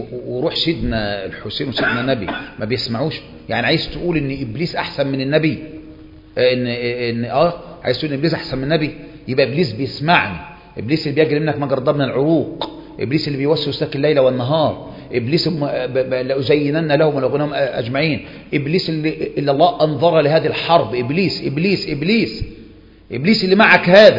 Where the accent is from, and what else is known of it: Egypt